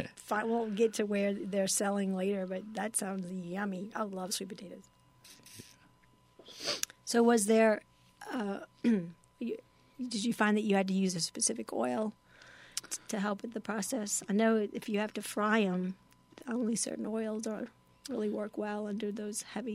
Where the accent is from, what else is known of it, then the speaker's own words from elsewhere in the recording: New Orleans, Louisiana, United States; And then beignets is, you know, growing up in New Orleans, you have that with your coffee.